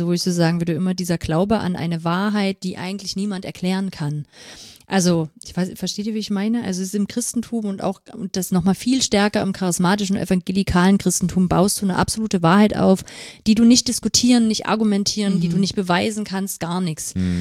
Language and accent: German; Saxony, Germany; Ja, aber ich komme aus Sachsen.